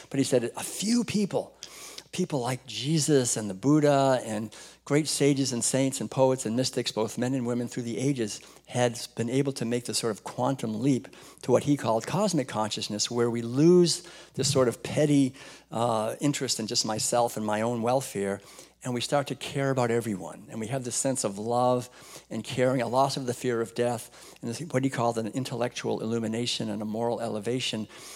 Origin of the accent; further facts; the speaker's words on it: Concord, Massachusetts, United States; I was raised in New England, but it was actually kind of a neat place to be raised because it was Concord, Massachusetts, actually.